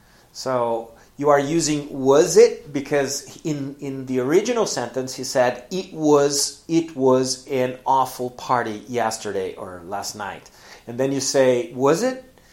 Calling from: Porto Alegre, Rio Grande do Sul, Brazil; English is a second language

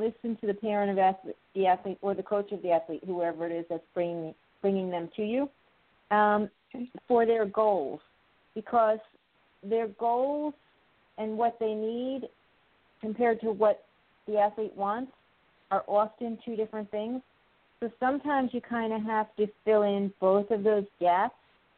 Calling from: Old Bridge, New Jersey, United States; I'm sitting in the middle of New Jersey in Old Bridge.

